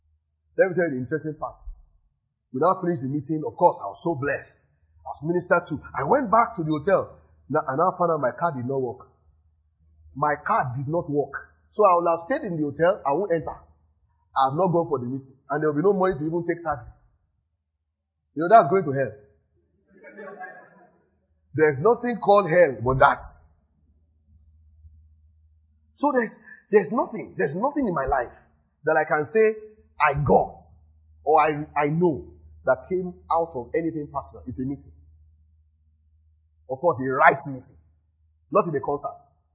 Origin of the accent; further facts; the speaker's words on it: Nigeria; English is a second language; moved away as an adult; So I said, how would I come all the way from Nigeria? And the first thing you will do with your life is to sleep.